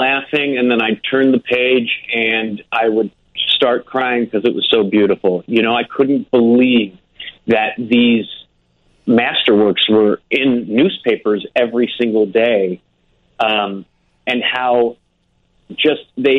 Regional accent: Barrington, Illinois, United States; I grew up in Barrington

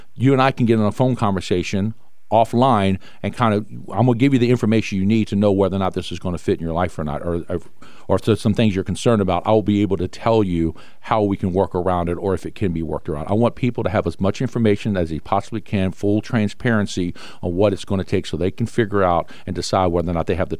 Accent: Mechanicsville, Virginia, United States; I live in Mechanicsville. Yep. Okay, I grew up in Mechanicsville.

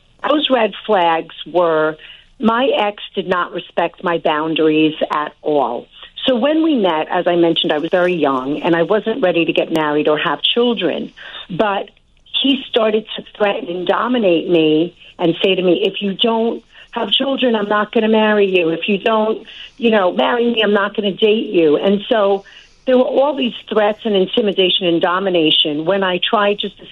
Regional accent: Brooklyn, New York, United States; So I grew up in Bay Ridge, Brooklyn, New York, hence the name

